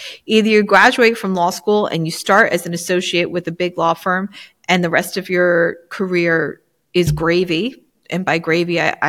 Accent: United States; moved away; also born or lived in England; Now, mind you, I grew up in the States, so I know how to drive a standard car

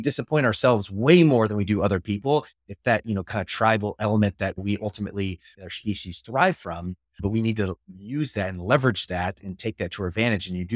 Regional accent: Midwest, United States; also born or lived in Atlanta; now in Southern California, United States; while I've lived in Southern California for the last 20 years, I'm originally from the Midwest, or at least I grew up. But my first 10 years, I actually grew up in Atlanta, Georgia.

